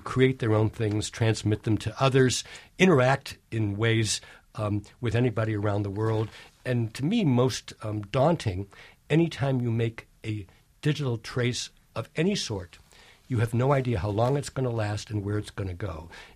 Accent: Scranton, Pennsylvania, United States; I grew up in Scranton, Pennsylvania, coal mining district.

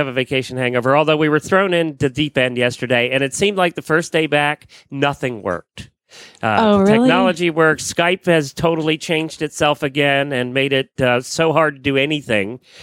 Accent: Ocala, Florida, United States; from Ocala, Florida.

